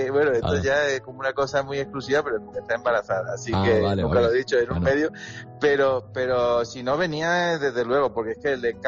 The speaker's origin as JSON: {"language": "Spanish", "town": "Málaga", "region": "Andalusia", "country": "Spain", "also_born_or_lived": "London / Berlin / Madrid", "lives_now": "Mexico City, Mexico", "said": "Yo vivía en Madrid y he estado 8 años. Yo soy de Málaga, he vivido en un montón de... Ya esta es la cuarta capital en la que vivo. He vivido en Londres, en Berlín, en Madrid, ahora en Ciudad de México."}